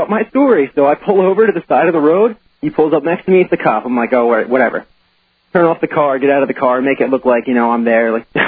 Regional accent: New Jersey, United States; Hey, Alex. I'm from New Jersey.

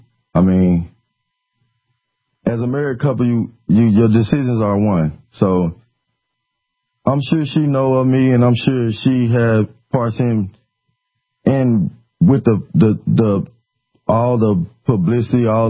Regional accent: Arkansas, United States; Well, growing up in Arkansas, it was like everybody knew.

